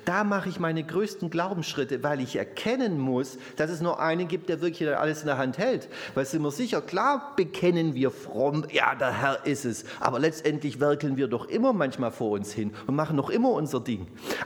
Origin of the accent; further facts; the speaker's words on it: Baden-Württemberg, Germany; Und das ist ja sehr irreführend als Schwabe, wenn man auf Pellworm ist